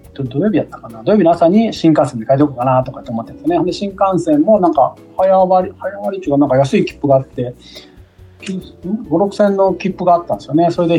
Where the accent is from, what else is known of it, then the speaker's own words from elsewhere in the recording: Kanda, Fukuoka, Japan; now in Hiroshima, Japan; ちょっと今年本当ね2025年はね全然地元福岡県、ね、神田町にね帰ってなかったんで帰ろうかなって、計画してるんですよ